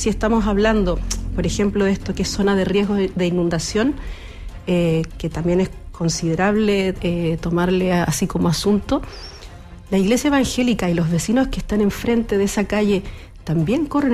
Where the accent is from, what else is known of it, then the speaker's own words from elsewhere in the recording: Iquique, Tarapacá, Chile; moved away as an adult; Yo soy iquiqueña, estoy aquí del 2022. Claro, cuando uno es de otra ciudad, va a los lugares más riesgosos